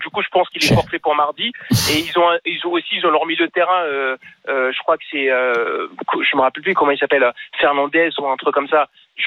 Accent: France; moi je suis franco-sénégalais, je suis français, mais mes parents sont d'origine sénégalaise

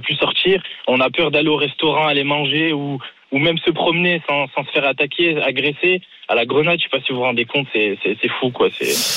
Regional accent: Grenoble, Auvergne-Rhône-Alpes, France; Moi, en tant que Grenoblois, en tout cas, je peux vous dire qu'on n'a jamais entendu de pseudo-organisation criminelle comme ça sur Grenoble

